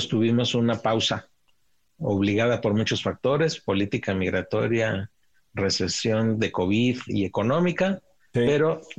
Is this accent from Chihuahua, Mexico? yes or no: yes; Ciudad Juárez, Chihuahua, Mexico; Yo crecí en Ciudad Juárez y como niños cruzábamos al otro lado a jugar al parque de enfrente.